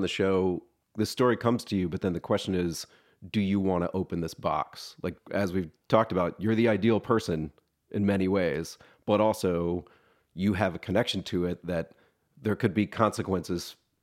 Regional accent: Atlanta, Georgia, United States; because I'm also from Atlanta, but I'm like a suburban kid.

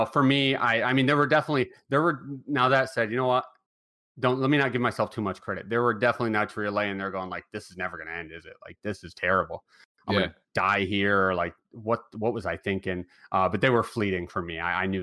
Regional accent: Waterbury, Connecticut, United States; Right out of high school, Waterbury, Connecticut, which is not making headlines for any good reasons

